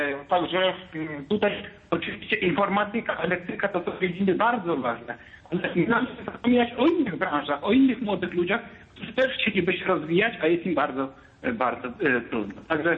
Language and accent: Polish; Lublin, Lublin Voivodeship, Poland; Ja akurat jestem z Lublina